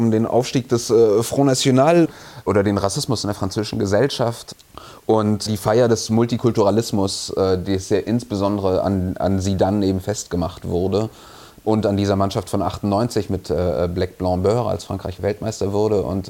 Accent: Bavaria, Germany; Ich bin ja im Allgäu aufgewachsen und da gab es halt, also auf so einem Dorf mit 1000 Einwohnern und 3000 Kühen.

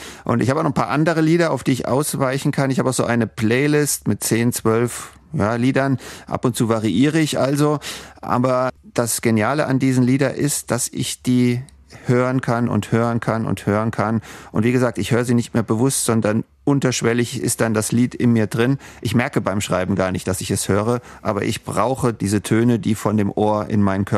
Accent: Frankfurt, Hesse, Germany; außer mit dem Ball zu spielen bei uns in Frankfurt-Schwanheim auf der Wiese.

